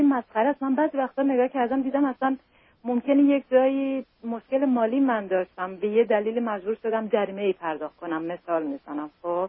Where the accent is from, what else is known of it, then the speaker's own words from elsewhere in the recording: Iran; moved away as an adult; also born or lived in Europe; now in United States; من مدت زمان زیادیه که من از ایران بیرون اومدم، شاید حدود 19 ساله.